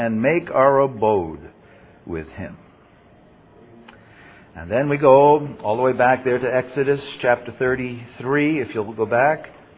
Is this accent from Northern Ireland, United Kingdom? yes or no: yes; Northern Ireland, United Kingdom; In any case, I'm both Irish and Northern Irish, as you can see.